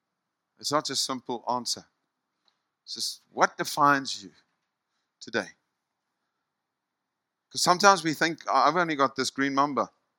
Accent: South Africa; Are people more aware of me being a South African than a believer?

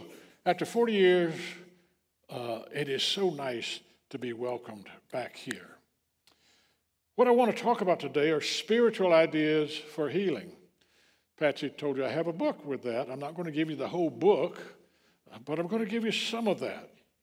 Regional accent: College Park, Georgia, United States; I grew up in College Park, Georgia. That's a big, you know, it was on the edge of country then.

